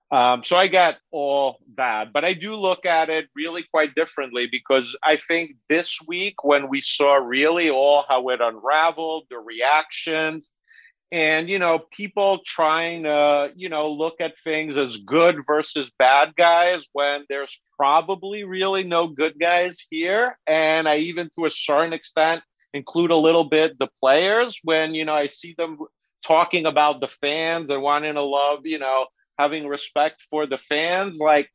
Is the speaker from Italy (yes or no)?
yes; Italy; I grew up in Italy, Padova, Vicenza, even in the third division